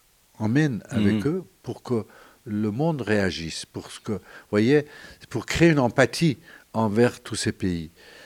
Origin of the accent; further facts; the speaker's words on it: Iran; moved away; je suis d'origine iranienne, donc j'ai quitté l'Iran quand il y a eu cette